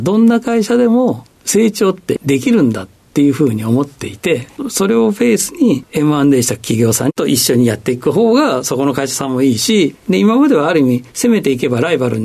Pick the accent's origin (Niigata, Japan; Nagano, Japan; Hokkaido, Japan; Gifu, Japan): Gifu, Japan; 岐阜でございます。